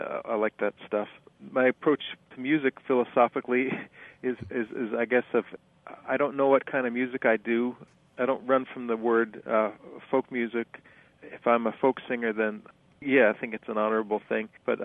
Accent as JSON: {"language": "English", "town": "Colonia", "region": "New Jersey", "country": "United States", "tie": "born or raised there", "said": "I grew up in Colonia, New Jersey, which is part of Woodbridge Township in central Jersey"}